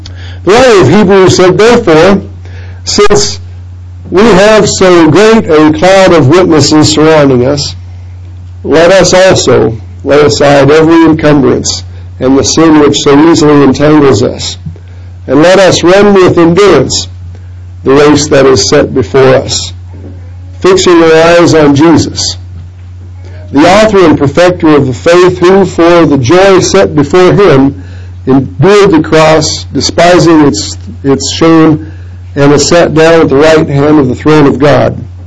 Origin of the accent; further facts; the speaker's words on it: Iowa, United States; And that was an exciting thing for me, as I am from Iowa